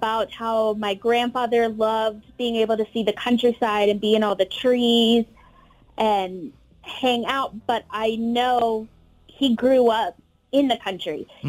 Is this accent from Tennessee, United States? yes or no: no; Houston, Texas, United States; I don't even know if she even knew if I was from Houston.